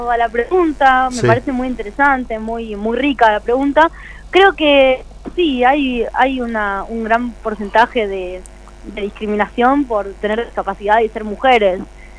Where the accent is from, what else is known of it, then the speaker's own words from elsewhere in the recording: Buenos Aires Province, Argentina; que es conurbano bonaerense porque no somos porteños.